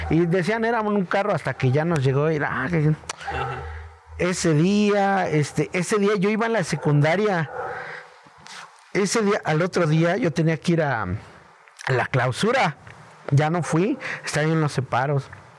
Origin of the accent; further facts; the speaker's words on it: Puebla, Mexico; yo me crié en la Cocota y eran casas como de que tú te podías pasar a la otra.